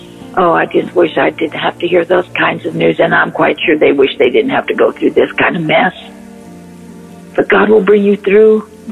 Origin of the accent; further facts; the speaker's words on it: Wilton, California, United States; from Wilton, California.